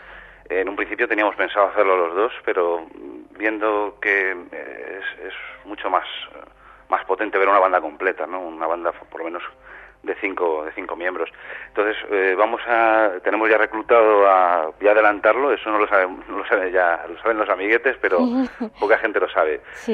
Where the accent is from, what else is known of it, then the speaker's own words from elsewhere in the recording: Spain; una banda de black metal así, siendo españoles, la gente tiende a mirarlo con rechazo